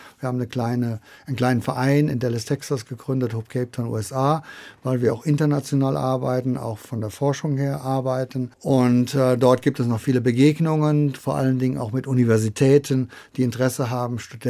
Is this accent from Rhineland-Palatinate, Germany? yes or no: yes; Bitburg, Rhineland-Palatinate, Germany; Ich bin ja aus Bitburg, Bitter in Bitt.